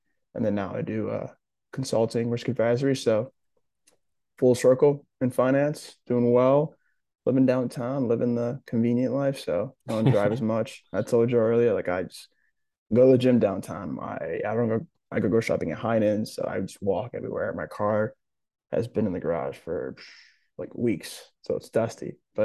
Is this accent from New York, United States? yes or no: yes; Buffalo, New York, United States; also born or lived in Rwanda; I moved to the States when I was around, it was like 2006, 2007. Was lucky enough to be raised in the great city of Buffalo, New York. I moved in around winter time.